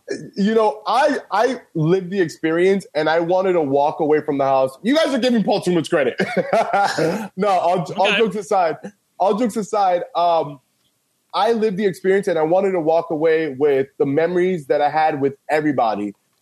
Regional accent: Florida, United States; My hometown, you know, some trees were knocked down and some fences, but everybody's doing good. Key West, which is like an hour, 2 hours away from me, they were hit really hard

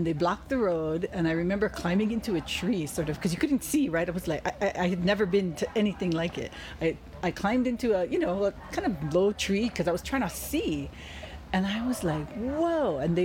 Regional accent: Maui, Hawaii, United States; And I'm from Maui. I mean, my first semester in, you know, Honolulu.

